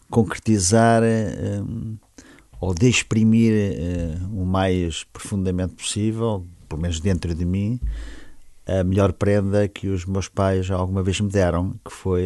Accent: Ilha, Aveiro, Portugal; Sou já um septuagenário, sou natural de Ilha, distrito de Aveiro

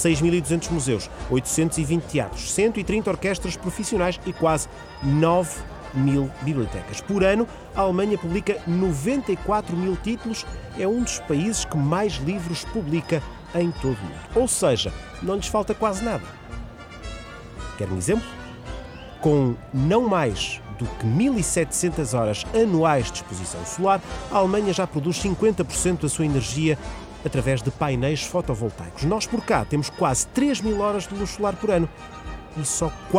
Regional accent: Portugal; Ich bin Portuguese und ich kann nicht Deutsch sprechen. É mais fácil dizer que sou português e não sei falar alemão

